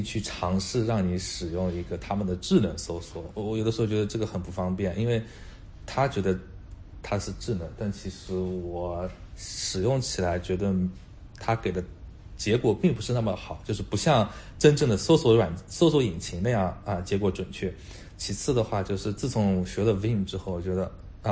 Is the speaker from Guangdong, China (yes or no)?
no; Hangzhou, Zhejiang, China; moved away as an adult; now in Australia; 之前我在国内的时候，我跟西瓜其实是在同一个城市，都是在杭州的。我在杭州长大然后在杭州一直从小学读到了大学，之后在大学读的其实是经济专业，然后来到澳大利亚之后呢